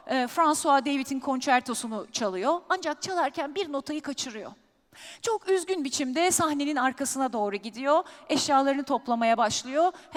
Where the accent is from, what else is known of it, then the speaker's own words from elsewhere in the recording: İzmir, Turkey; İzmirliyim. Söylediği sözün anlam ifade ettiği bir ailede büyüdüm.